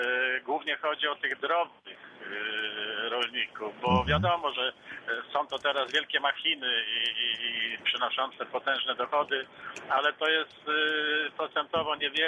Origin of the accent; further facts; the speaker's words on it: Nowa Sól, Lubusz Voivodeship, Poland; ponieważ jestem z Nowej Soli.